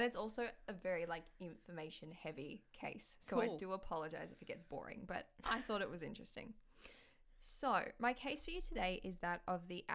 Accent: Australia; Adda, which I'm Australian, so I say Adda, but it's Atta, A-T-A.

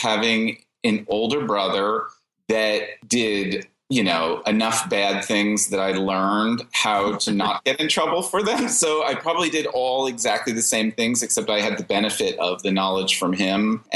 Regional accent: New Jersey, United States; Growing up outside of New York, going back to that whole New Jersey experience, like I remember driving into the city as a kid

